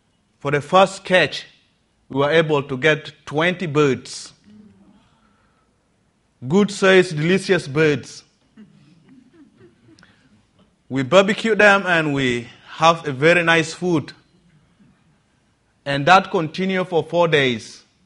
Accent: South Sudan; moved away as an adult; And so I'm born and raised in South Sudan. I grew up in the family of not a Christian.

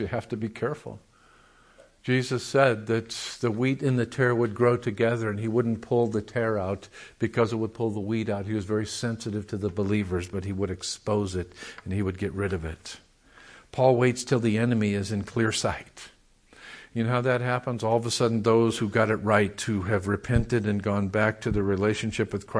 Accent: Missouri, United States; I'm from the Show Me State.

